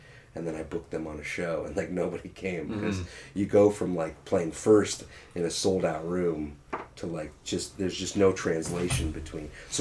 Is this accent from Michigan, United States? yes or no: yes; Detroit, Michigan, United States; I played a show in Detroit. I'm from Detroit.